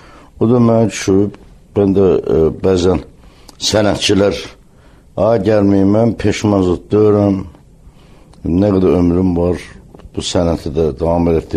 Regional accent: Sovetski, Baku, Azerbaijan; Əlbəttə, böyük çətinliklə böyümüşəm Sovetskidə. Atam sənətçi olub, ailələ maaş almayıb.

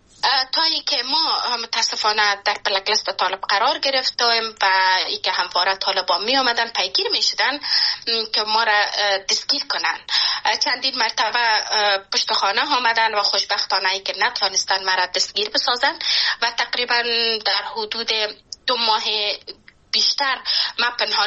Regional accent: Panjshir, Afghanistan; born there; نتانستم که به پنجشیر برم و جایی که من زادگاه من

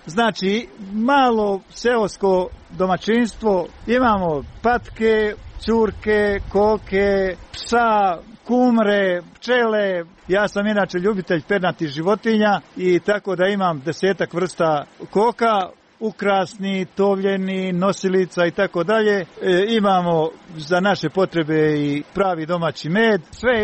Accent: Glavatićevo, Federation of Bosnia and Herzegovina, Bosnia & Herzegovina; born there; Ja sam rođen ovdje u Glavatićevu, odnosno u zaseoku Krupac. Moj pokojni čača i moja majka su imali 11 djece. Moja pokojna majka je rodom iz Ljubuškog, odnosno okoline Ljubuškog

